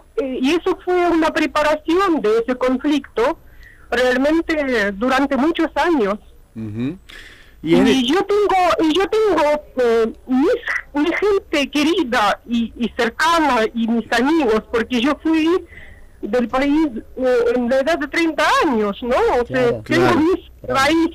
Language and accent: Spanish; Odesa, Odesa Oblast, Ukraine; Spanish is a second language; moved away as an adult; Yo vine directamente desde Odessa. Donde yo estaba estudiando, terminé mi educación superior.